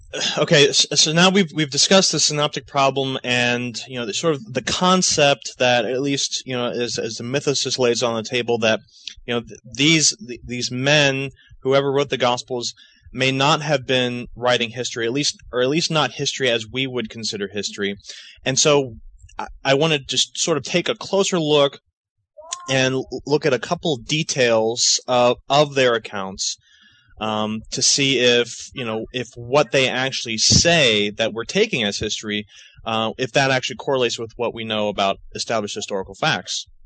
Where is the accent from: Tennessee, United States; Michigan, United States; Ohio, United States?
Ohio, United States; Cincinnati; like I'm from Cincinnati, and you know, when the census comes up, I don't have to go back to Cincinnati to register for that.